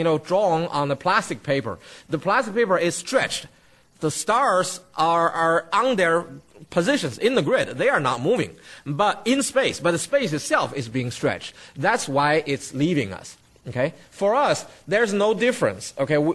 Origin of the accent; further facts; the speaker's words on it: Denton, Texas, United States; When I tell you I'm from Dallas, you know where I'm from, right? But I really lived in Denton, which is 30 miles north of Dallas.